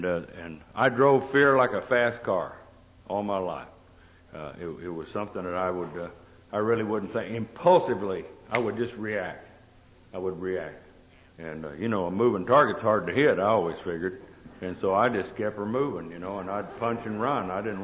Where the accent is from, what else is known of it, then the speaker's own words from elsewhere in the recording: Texas, United States; born there; I was born out in Texas.